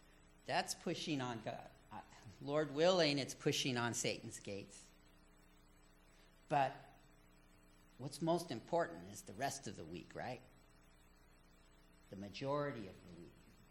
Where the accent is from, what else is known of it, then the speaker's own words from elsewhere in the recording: France; when I was growing up in France, the city my family lived in, we lived close to a tower. You know, this city had a wall. It had a tower that was 700 years old